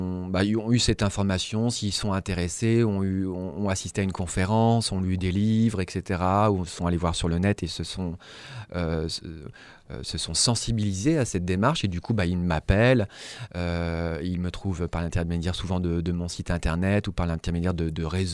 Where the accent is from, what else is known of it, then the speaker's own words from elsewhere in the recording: Brittany, France; même si moi je viens plutôt de Bretagne, donc avec une culture un peu celtique, vraiment très riche, ne serait-ce que par les constructions mégalithiques, etc., les menhirs.